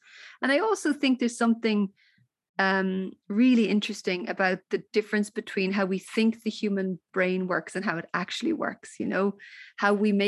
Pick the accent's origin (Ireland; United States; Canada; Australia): Ireland; growing up in Ireland, where we had a culture that was quite closed in the early years.